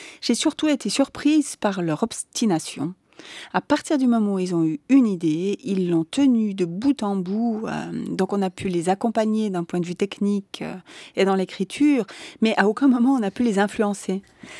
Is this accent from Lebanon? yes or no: no; Mexico; moved away as an adult; J'ai quitté le Mexique pour faire mon école de cinéma. Et ensuite, j'y suis retournée en voyage pour le plaisir. Mais je n'ai jamais filmé ce pays.